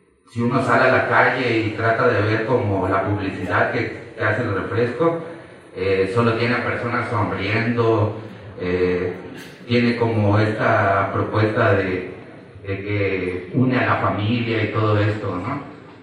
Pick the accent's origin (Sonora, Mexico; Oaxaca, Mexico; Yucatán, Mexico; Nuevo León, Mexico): Yucatán, Mexico; now in San Cristóbal de las Casas, Mexico; soy yucateco, tengo 14 años viviendo en la ciudad de San Cristóbal